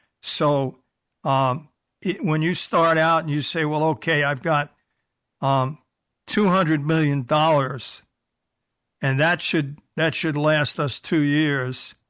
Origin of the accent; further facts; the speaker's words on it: New York, United States; accent: New York; also born or lived in Buffalo; I lost my New York accent, but I never quite got the Canadian part of it, although I spent 11 years in Buffalo